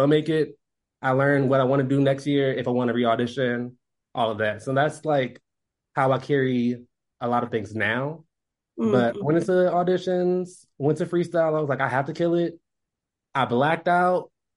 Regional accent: Washington, District of Columbia, United States; DC, born and raised.

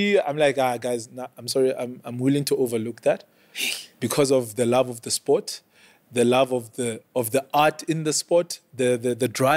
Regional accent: Free State, South Africa; And how we grew up in the Free State, we used to run, right?

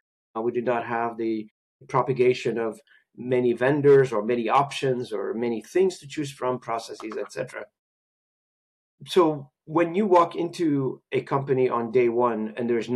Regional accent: Lebanon; I am originally from Lebanon as well

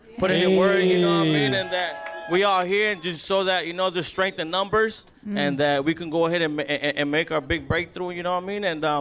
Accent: Pacoima, California, United States; We come from the Valley for yeah, Pacoima, girl. From the Projects.

